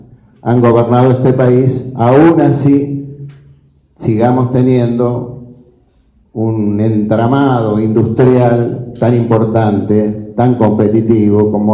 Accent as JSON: {"language": "Spanish", "region": "Santa Fe", "country": "Argentina", "said": "por parte de todos los que somos santafesinos"}